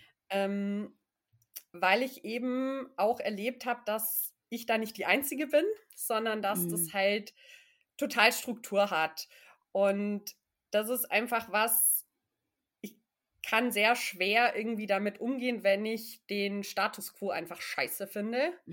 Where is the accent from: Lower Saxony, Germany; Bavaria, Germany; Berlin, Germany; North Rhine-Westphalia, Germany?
Bavaria, Germany; Munich; Du hast schon gesagt, ich bin aus München